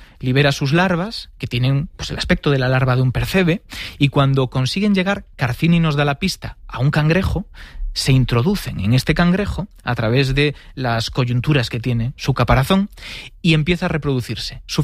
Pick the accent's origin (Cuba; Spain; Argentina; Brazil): Spain; Galicia